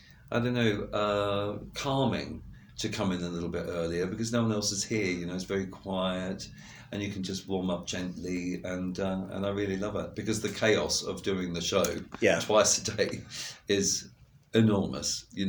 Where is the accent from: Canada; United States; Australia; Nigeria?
Australia; Ballarat, Victoria; because I thought highly of myself, but I was from Ballarat.